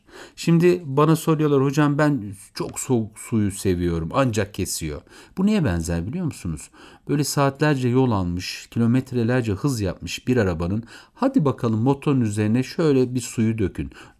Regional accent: Beypazarı, Ankara, Turkey; Ben Beypazarlıyım, Ayaş bize çok yakındır.

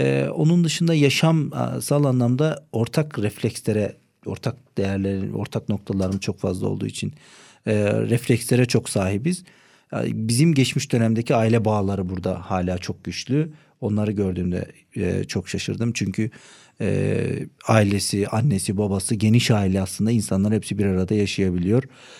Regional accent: Yozgat, Turkey; Ben Yozgatlıyım Türkiye'de.

